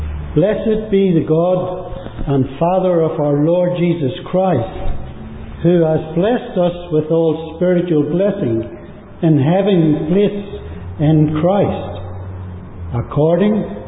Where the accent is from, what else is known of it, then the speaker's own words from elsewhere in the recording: Northern Ireland, United Kingdom; As a young boy, I grew up in Northern Ireland. I lived out in the country. The nearest village or town was probably about 7 or 8 miles away.